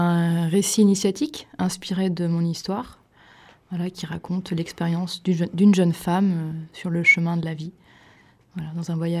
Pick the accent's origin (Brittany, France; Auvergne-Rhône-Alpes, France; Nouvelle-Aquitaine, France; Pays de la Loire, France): Nouvelle-Aquitaine, France; Limoges; now in Alès, France; Voilà, j'ai grandi à Limoges, dans le Limousin.